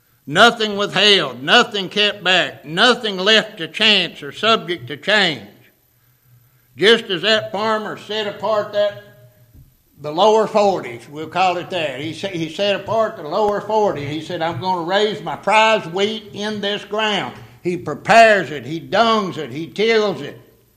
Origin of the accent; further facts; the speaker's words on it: Kentucky, United States; I'm from Kentucky. Boy, you can't run a plow up there.